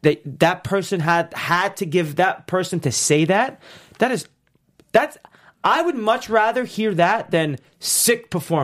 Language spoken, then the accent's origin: English; Northeast, United States; I'm from the Northeast.